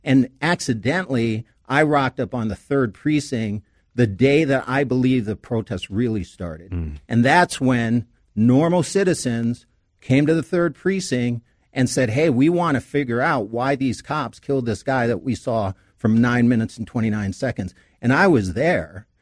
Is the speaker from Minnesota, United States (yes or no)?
yes; Minneapolis, Minnesota, United States; also born or lived in Los Angeles; although I grew up in North Minneapolis, most of my life has been in Los Angeles.